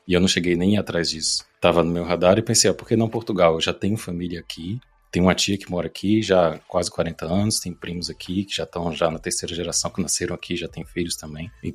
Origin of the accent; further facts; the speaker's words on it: Brasília, Federal District, Brazil; also born or lived in Natal; Eu nasci em Natal, mas fui morar em Brasília com 8 anos, então vivi a minha vida toda lá.